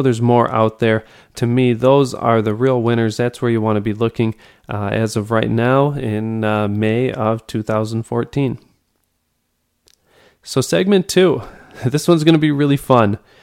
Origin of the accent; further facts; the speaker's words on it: Detroit, Michigan, United States; also born or lived in Chicago; So, Mike, you're from Detroit, and that's my Detroit area, my original hometown, too.